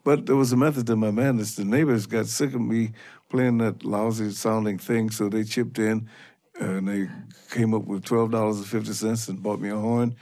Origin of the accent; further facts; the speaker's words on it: St. Louis, Missouri, United States; St. Louis is my home, yeah. I was born in St. Louis.